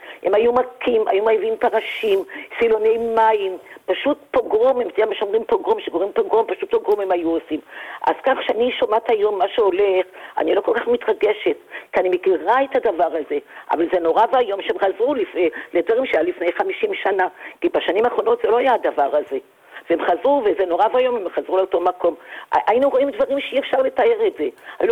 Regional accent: Jerusalem, Jerusalem District, Israel; תשמע, אני ירושלמית, ויש פסוק שאומר זכור ימות עולם.

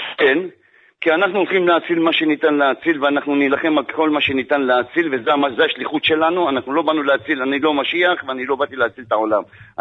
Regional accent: Rishon LeZion, Central District, Israel; born there; אבל אתה מבין שאני נולדתי בראשון לציון

